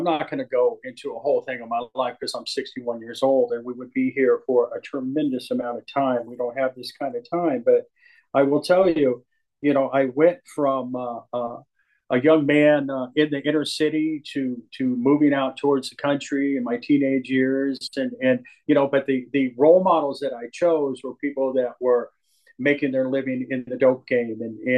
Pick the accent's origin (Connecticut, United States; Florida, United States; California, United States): California, United States; Oakland; I grew up on welfare in Oakland, California, and with a single mother. My parents had divorced, and we got in her little Volkswagen and cruised across the country to Oakland and San Francisco.